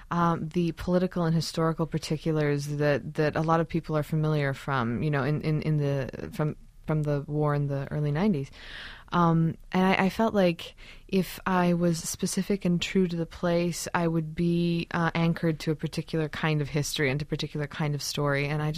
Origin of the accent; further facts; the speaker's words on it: United Kingdom; accent: British; I grew up speaking like the Queen's English with a proper British accent.